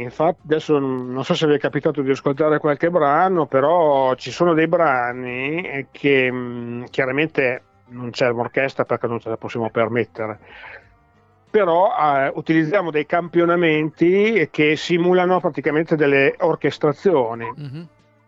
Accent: Parma, Emilia-Romagna, Italy; Io sono di Parma, siamo emiliani noi.

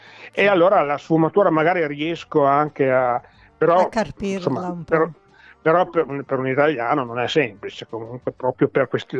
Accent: Parma, Emilia-Romagna, Italy; Io sono di Parma, siamo emiliani noi.

